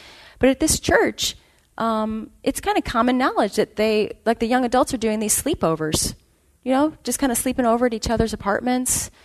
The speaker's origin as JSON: {"language": "English", "town": "St. Louis", "region": "Missouri", "country": "United States", "said": "Although I'm from St. Louis, and our humidity is pretty bad there, too."}